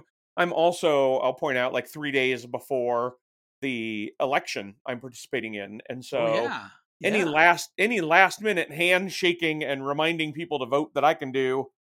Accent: Utah, United States; When I grew up in Utah, we would never do trick-or-treating on a Sunday.

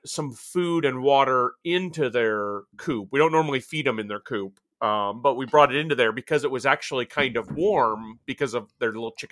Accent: Utah, United States; when I was growing up in Utah, I was one of those kids who kind of wore shorts all year round.

